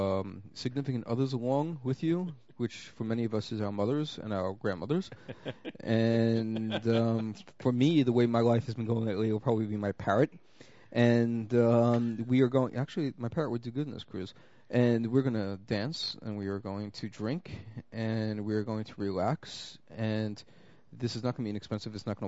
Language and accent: English; Brooklyn, New York, United States; I'm from Brooklyn. Not only am I from Brooklyn, but I was 13 years old in 1976 when the Saturday Night Fever disco craze was first hitting.